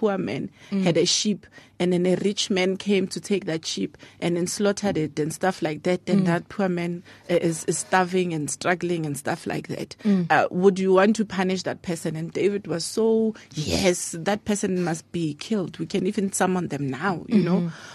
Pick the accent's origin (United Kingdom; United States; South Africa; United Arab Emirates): South Africa; Soshanguve, Gauteng; I'm from Sosha Mguve